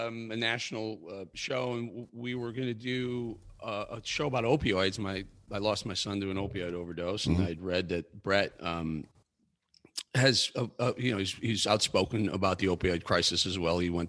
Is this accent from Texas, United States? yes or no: no; Chicago, Illinois, United States; now in Charleston, United States; Bill and I come from Chicago originally.